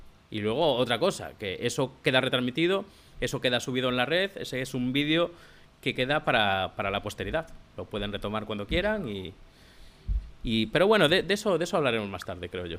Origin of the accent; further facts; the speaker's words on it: Vilalonga, Galicia, Spain; yo que soy procedente de Vilalonga, en San Senso